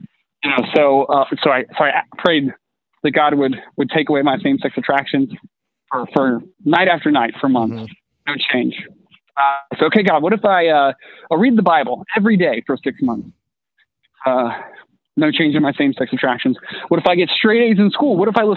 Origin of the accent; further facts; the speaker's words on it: Tennessee, United States; Yeah, so I grew up in East Tennessee.